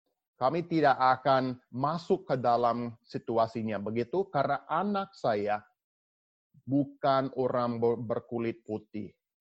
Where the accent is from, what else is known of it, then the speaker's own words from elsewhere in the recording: United States; Indonesian is a second language; Sebetulnya, Pak, sebagai orang Amerika, saya berhak mengatakan ini. Saya berhak mengatakan ini sebagai orang Amerika.